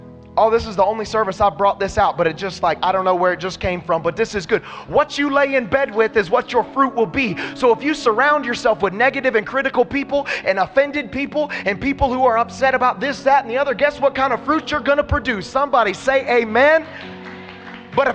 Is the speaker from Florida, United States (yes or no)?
yes; Okeechobee, Florida, United States; Understand, orange trees, I have this background. I come from Okeechobee High School, so forgive me.